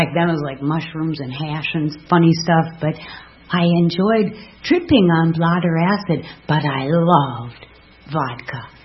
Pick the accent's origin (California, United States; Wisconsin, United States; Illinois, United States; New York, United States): Wisconsin, United States; Madison; Later, I grew up in Madison, Wisconsin as a Cheddarhead.